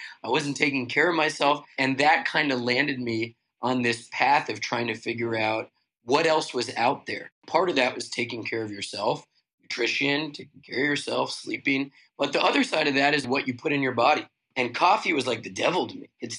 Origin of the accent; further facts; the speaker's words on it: New York City, New York, United States; Born and raised in New York, as is my brother, I share a deep love for New York City. I consider myself a New York romantic.